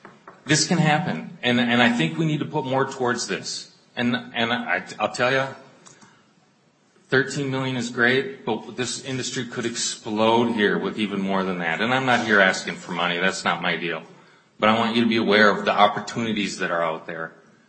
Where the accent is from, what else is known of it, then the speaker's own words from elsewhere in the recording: Minnesota, United States; For me, I'm a Minnesotan. I want to bring more industry to Minnesota.